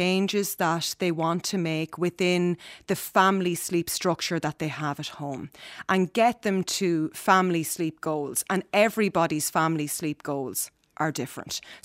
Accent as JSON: {"language": "English", "town": "Cavan", "region": "Ulster", "country": "Ireland", "lives_now": "Kildare, Ireland", "said": "I'm not originally from Kildare, I'm originally from Cavan."}